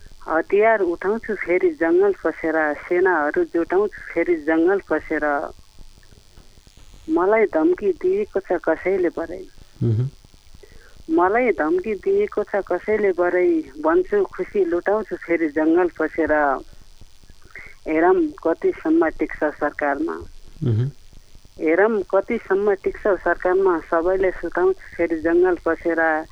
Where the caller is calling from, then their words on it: Kathmandu, Bagmati, Nepal; म काठमाडौँबाट